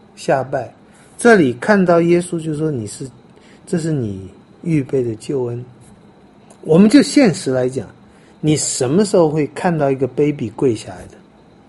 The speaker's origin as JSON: {"language": "Chinese", "country": "China", "said": "所以我们中国人死前要见一面"}